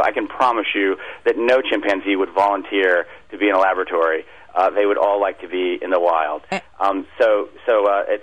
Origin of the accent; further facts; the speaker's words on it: United States; So you can see, as an American, the fact that America uses chimpanzees in a commercial way makes this difficult.